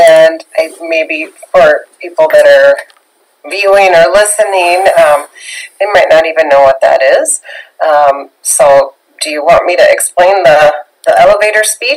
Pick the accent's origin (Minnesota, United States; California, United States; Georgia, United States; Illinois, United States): Minnesota, United States; somebody in my home state of Minnesota